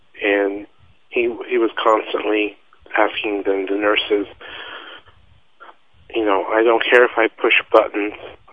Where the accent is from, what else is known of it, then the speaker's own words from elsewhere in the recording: Sitka, Alaska, United States; I told him I was from Sitka, Alaska